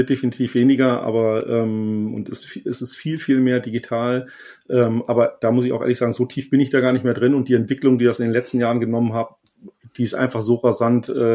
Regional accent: North Rhine-Westphalia, Germany; Also ich komme aus Ostwestfalen, ich bin gebürtiger Ostwestfale und bin erstmal in die Welt. Ich habe in Wiesbaden studiert

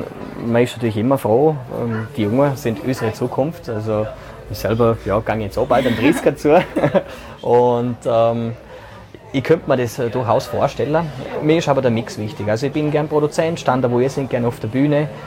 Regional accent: Vorarlberg, Austria; das ist für mich schon eine Ehre, als Vorarlberger dort dabei gewesen.

